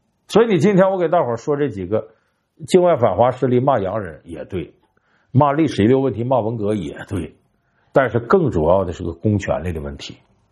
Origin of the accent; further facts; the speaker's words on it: Harbin, Heilongjiang, China; 我们老家哈尔滨有一个厂子叫轴承厂